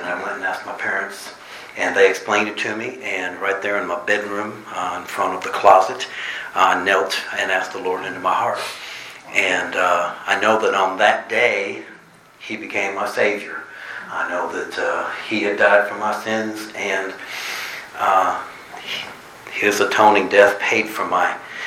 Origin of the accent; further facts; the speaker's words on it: Chicago, Illinois, United States; As Tom's mentioned, I was born and raised in Chicago.